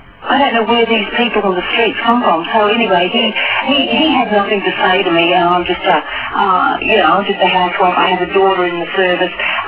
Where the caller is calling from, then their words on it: Queensland, Australia; I'm ringing from Queensland.